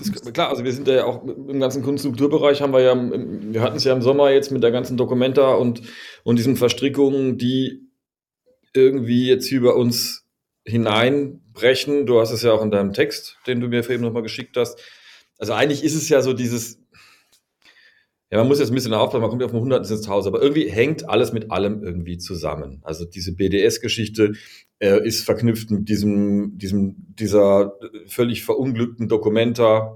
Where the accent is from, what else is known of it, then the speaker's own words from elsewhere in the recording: Germany; man ist natürlich sowieso als Deutscher ist es immer schwierig, darüber zu sprechen.